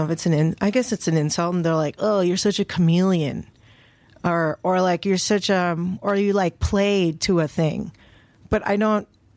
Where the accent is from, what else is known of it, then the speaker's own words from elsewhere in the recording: Bangkok, Thailand; And if I said I was from Bangkok, then they gave me that puzzled look. And I'm like, but my family's Indian.